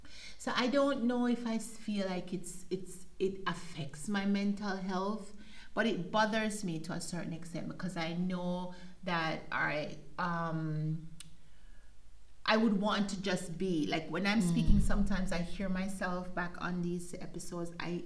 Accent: Jamaica; accent: Jamaican; And I don't want necessarily to use my Jamaican accent so that they can, you know, harass me 25 times.

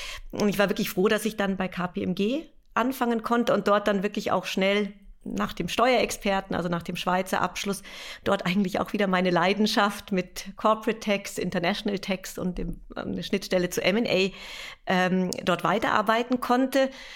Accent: Munich, Bavaria, Germany; Ich bin ja ursprünglich aus München

